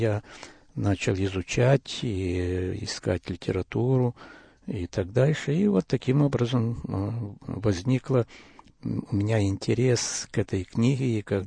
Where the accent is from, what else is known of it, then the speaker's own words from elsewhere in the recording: Lutsk, Volyn Oblast, Ukraine; also born or lived in Poland; я родился в Польше в 1935 году в семье верующих родителей. После войны нас переселили на Украину, и мои родители поселились на Западной Украине в городе Луцке. Там я кончил школу и пошел учиться в университет в городе Одессе.